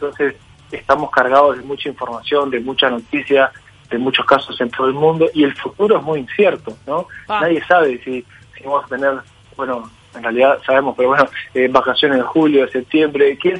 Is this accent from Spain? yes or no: no; Uruguay; Debemos como uruguayos empatizar un poco más.